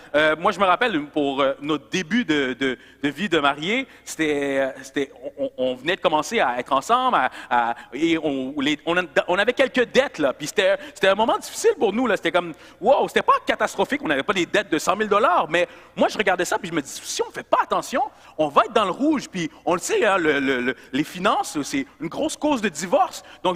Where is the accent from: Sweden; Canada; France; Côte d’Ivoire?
Canada; Montreal, Quebec; pas à Québec, moi je viens de Montréal